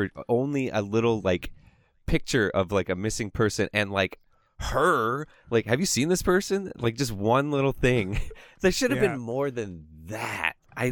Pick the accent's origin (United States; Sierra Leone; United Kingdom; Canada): Canada; So I'm just Canadian.